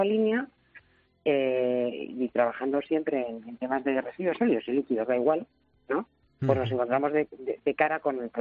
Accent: Galicia, Spain; me alegro mucho que nos presentes como gallegos, me siento muy emocionada.

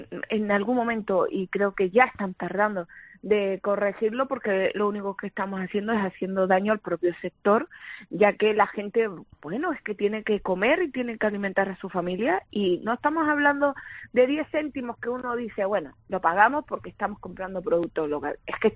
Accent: Canary Islands, Spain; donde todos estamos más conscientes que somos canarios

